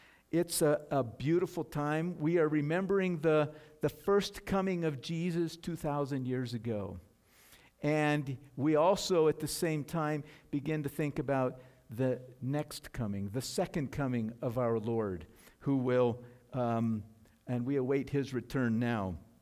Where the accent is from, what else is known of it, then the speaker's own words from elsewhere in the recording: United States; I, as a North American, as an American Christian, would be a little bit hard-pressed to go.